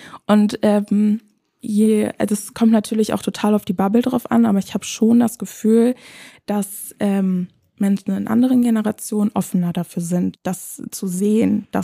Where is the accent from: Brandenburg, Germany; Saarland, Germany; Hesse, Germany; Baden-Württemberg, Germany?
Hesse, Germany; Bad Schwalbach; wie ich aufgewachsen bin in Bad Schwalbach